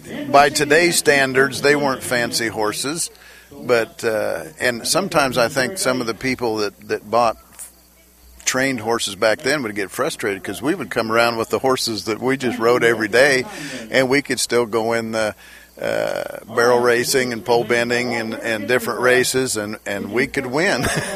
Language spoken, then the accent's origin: English; Wyota, Iowa, United States; who currently reside in Lenox, but we grew up outside of Wyota on a farm, and myself and four brothers.